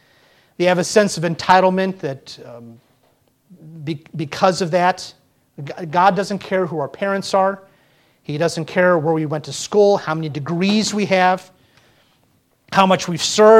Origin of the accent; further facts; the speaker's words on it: Florida, United States; Growing up in Florida, we'd see them during when tomatoes had to be harvested or strawberries.